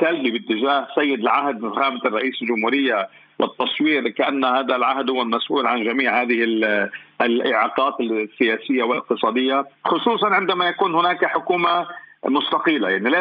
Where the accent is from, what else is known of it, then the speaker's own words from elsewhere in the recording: Lebanon; نحن كلبنانيين يعني أمام الأزمة الحاصلة، الأزمة الحكومية الحاصلة